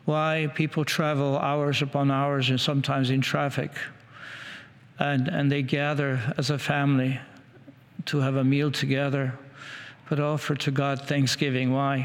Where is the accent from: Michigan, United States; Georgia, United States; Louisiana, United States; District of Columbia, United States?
District of Columbia, United States; Washington; I come from Washington, D.C. area